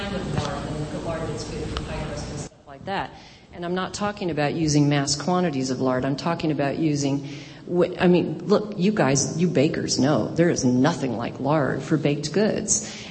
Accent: the West, United States; I grew up in the West, and I grew up cooking Mexican a lot.

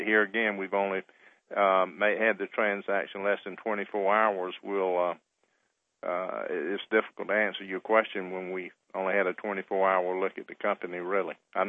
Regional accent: the Carolinas, United States; Hugh McCall and I grew up in the Carolinas.

